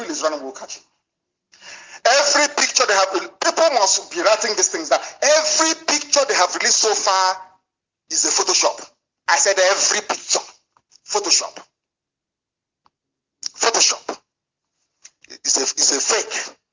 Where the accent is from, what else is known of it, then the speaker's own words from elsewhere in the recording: Nigeria; I'm a proud Nigerian. I'm a Nigerian.